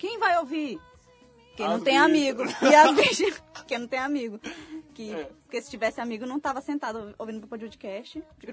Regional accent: São Luís, Maranhão, Brazil; now in São Paulo, Brazil; Eu não sou daqui de São Paulo, eu e Luiz, nós não somos de São Paulo, ele é de Brasília e eu sou de São Luís, Maranhão.

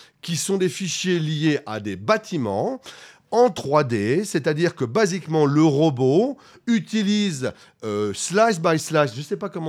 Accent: France; même si moi-même je suis français en tant que fondateur.

